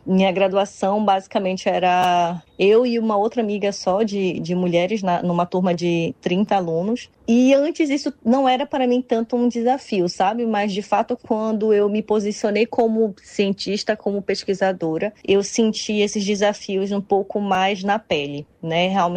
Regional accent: Belém, Pará, Brazil; also born or lived in Paraíba; now in Recife, Brazil; Eu sou paraibana de nascença, fui criada e fiz a graduação em Belém do Pará, né, no Norte, e estou em Recife, Pernambuco, há quase 20 anos.

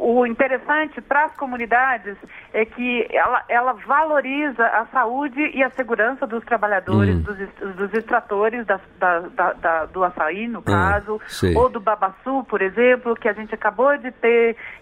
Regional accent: Minas Gerais, Brazil; Olha, eu sou mineira, né? Então mineira gosta de uma prosa.

